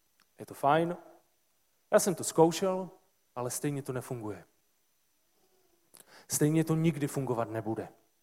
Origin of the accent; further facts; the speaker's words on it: Silesia, Czechia; Jsme Češi, gor Slezané, kteří jsou ještě víc takoví ti uzavření.